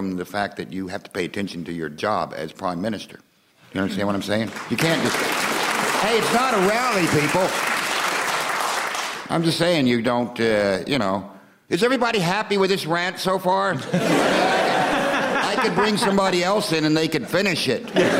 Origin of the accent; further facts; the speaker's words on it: United States; As an American, you know, the whole idea of being able to call a snap election to me is reeks of overconfidence or non-confidence.